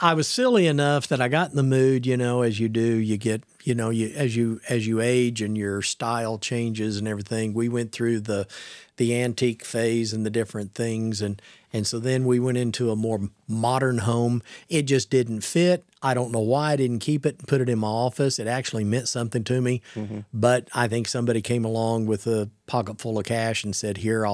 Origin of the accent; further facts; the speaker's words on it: Baxter Springs, Kansas, United States; also born or lived in Tulsa; I was born in Tulsa, Oklahoma, and raised in Baxter Springs, Kansas, okay?